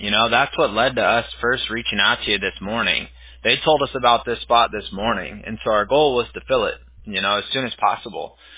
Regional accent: Huntington Beach, California, United States; now in Fountain Valley, United States; I grew up out here. I'm from Huntington Beach originally.

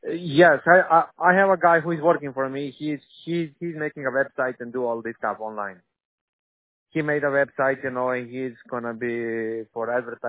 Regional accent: Croatia; From Croatia, Europe.

